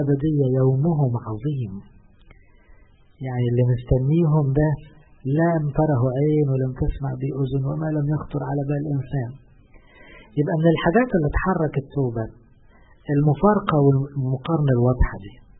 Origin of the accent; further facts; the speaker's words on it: Egypt; ما احنا مصريين